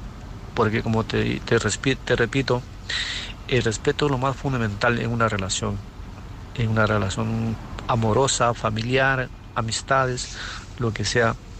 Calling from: Murcia, Region of Murcia, Spain; soy de Murcia.

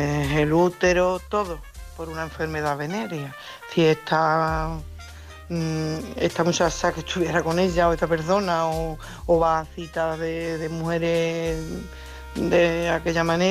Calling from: Coria, Extremadura, Spain; de Coria.

